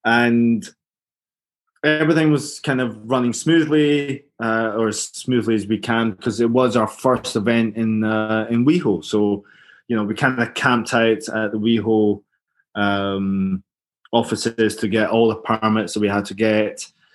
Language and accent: English; Glasgow, Scotland, United Kingdom; accent: Glaswegian; So I put on my thickest Glaswegian accent and entertained for the next 20 minutes.